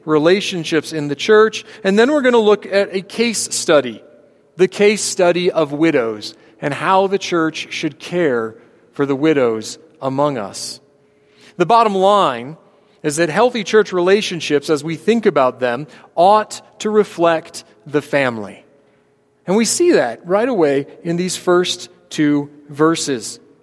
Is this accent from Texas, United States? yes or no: no; Chicago, Illinois, United States; We come from the Chicago area.